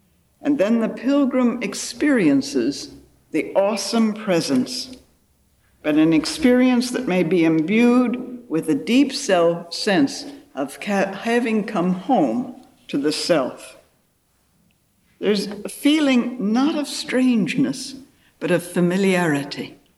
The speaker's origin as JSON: {"language": "English", "country": "United States", "said": "I can poke fun at the ugly American being an American."}